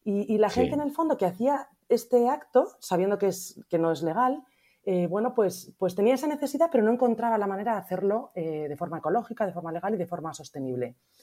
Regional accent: Spain; Somos cuatro socios españoles, tres de ellos somos mujeres

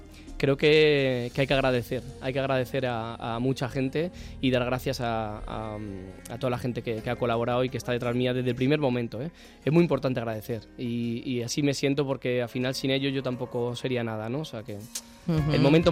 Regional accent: Mexico; como vengo de México no se puede utilizar allí

